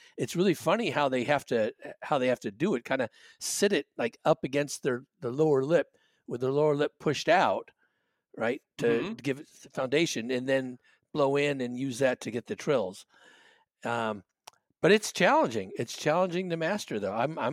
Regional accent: Hawaii, United States; When I was a kid growing up in Hawaii, man, New Year's Eve was a huge deal.

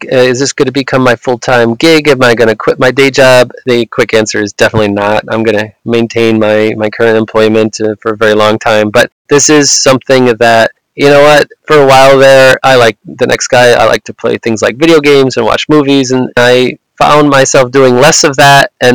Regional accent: Pennsylvania, United States; And it just so happened that my home state of Pennsylvania is the one of those 3

